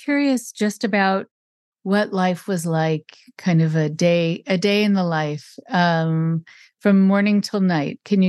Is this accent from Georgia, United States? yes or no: no; Los Angeles, California, United States; I remember growing up in Los Angeles, hearing about the Source family and the restaurant.